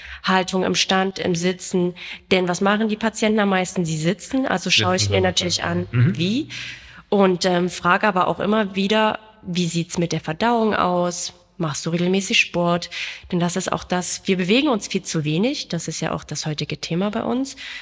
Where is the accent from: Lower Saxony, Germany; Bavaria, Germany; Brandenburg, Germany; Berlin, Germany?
Berlin, Germany; gerade wir leben in einer Großstadt, wir kommen aus Berlin